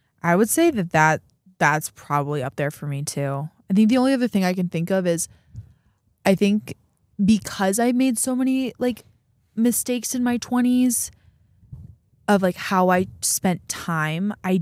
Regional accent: Midwest, United States; now in Los Angeles, United States; Cause I was I'm from the Midwest. So like I was used to like just warm people. And living

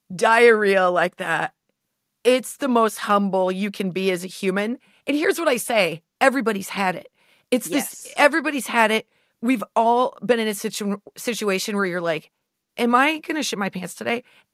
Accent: Nebraska, United States; And we're both from Nebraska.

